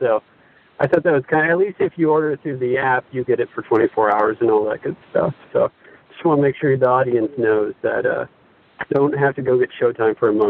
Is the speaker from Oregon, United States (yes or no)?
no; Alaska, United States; now in Los Angeles, United States; I'm from Alaska, but I live in LA right now